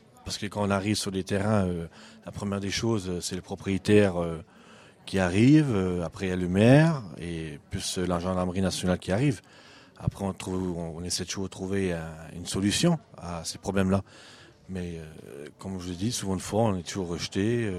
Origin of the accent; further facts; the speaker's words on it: France; On est des êtres humains comme les autres, on est français à la base en plus.